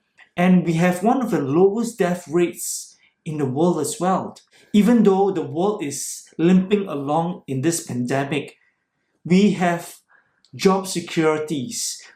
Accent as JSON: {"language": "English", "country": "Singapore", "tie": "born or raised there", "said": "growing up in Singapore, when I was still living in a kampung where we draw our water from a well"}